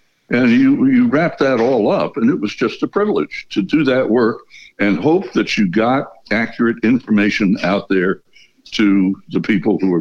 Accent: United States; as a kid born and raised in the United States, I'd never been behind the Iron Curtain at that point

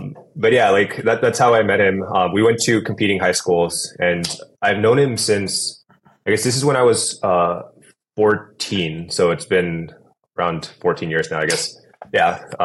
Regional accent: California, United States; So my story is that I grew up in the Bay Area. I lived in different parts of the South Bay, East Bay, and then I ended up going down to college in LA. So I've been basically in California most of my life.

